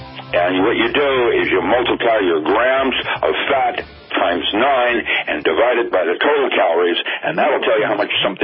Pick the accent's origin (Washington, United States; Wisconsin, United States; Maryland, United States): Washington, United States; Seattle; I grew up in Seattle. Seafood was my primary, you know, staple.